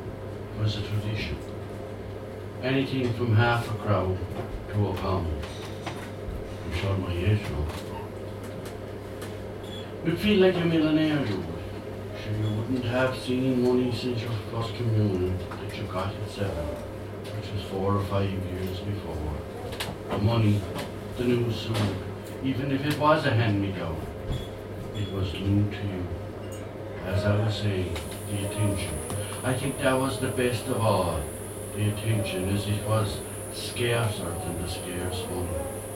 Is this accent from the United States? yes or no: no; Munster, Ireland; I was born in East Limerick, out country in East Limerick, and I grew up near my uncle Jack, who was a farmer.